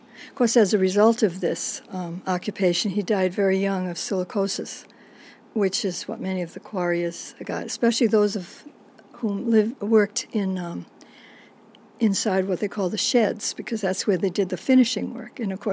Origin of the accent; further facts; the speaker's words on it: Milford, Massachusetts, United States; born there; I was born in Milford, Massachusetts, but my parents were actually living in Providence, Rhode Island at the time. And she wanted to be near her large family, so they went to Milford just for my birth, and then we moved back to Providence immediately thereafter.